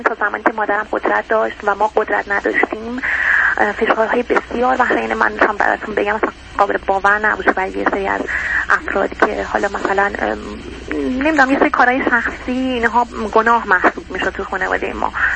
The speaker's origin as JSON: {"language": "Persian", "country": "Iran", "tie": "born or raised there", "said": "من توی خانواده سنتی و مذهبی تو ایران بزرگ شدم و زندگی میکنم. خانواده ای که به شدت مذهبی هستن"}